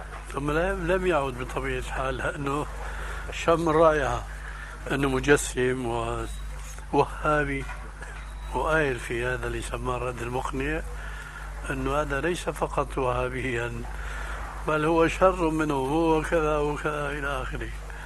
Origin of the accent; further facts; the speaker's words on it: Syria; هذا قديم وظاهر كما يقولون عندنا في الشام